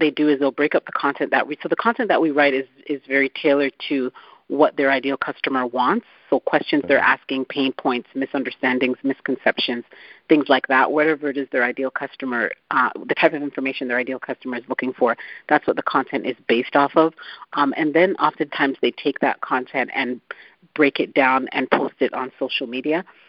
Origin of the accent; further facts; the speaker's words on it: Canada; now in United States; I'm originally from Canada, so the majority of my career was in Canada